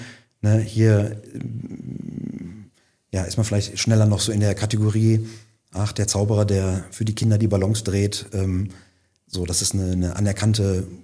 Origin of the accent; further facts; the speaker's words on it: Dorsten, North Rhine-Westphalia, Germany; Nee, ich bin als Dorstener sehr glücklich in meiner Heimat